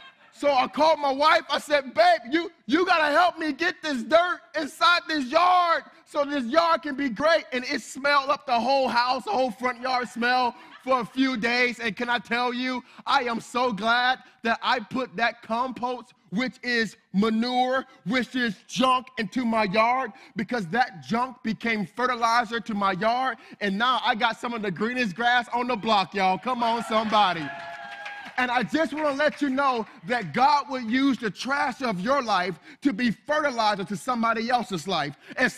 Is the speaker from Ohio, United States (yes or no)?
no; Miami, Florida, United States; I'm from Miami. I'm a city boy.